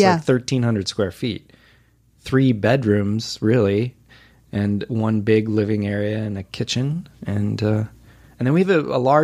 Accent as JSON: {"language": "English", "town": "Whittier", "region": "California", "country": "United States", "tie": "born or raised there", "said": "Whittier, California."}